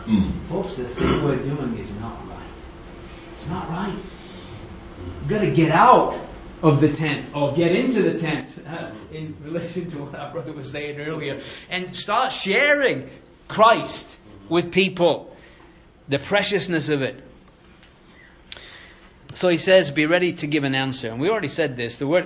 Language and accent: English; England, United Kingdom; You know, I grew up in England and football is the name actually because they use their feet